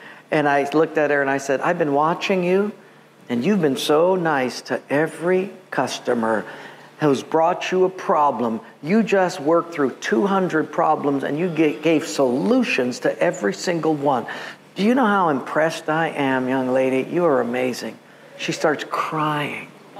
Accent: Palolo, Hawaii, United States; And I thought, dude, you're Howley. I'm from Palolo. You leave the island. I'm home.

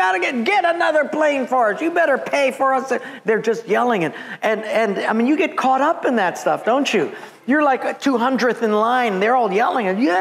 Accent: Palolo, Hawaii, United States; And I thought, dude, you're Howley. I'm from Palolo. You leave the island. I'm home.

